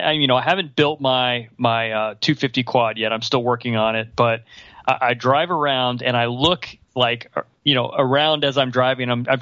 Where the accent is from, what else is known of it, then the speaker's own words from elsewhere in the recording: Texas, United States; And, yeah, I'm from Texas. We call them creeks.